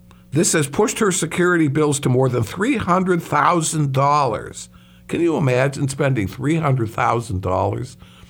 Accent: Chicago, Illinois, United States; I'm from Chicago. I understand that.

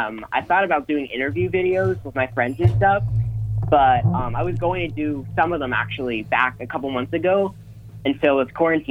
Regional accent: Pittsburgh, Pennsylvania, United States; now in Orlando, United States; I am 19 years old. I'm from Pittsburgh, PA originally, but I currently reside down in Orlando, Florida.

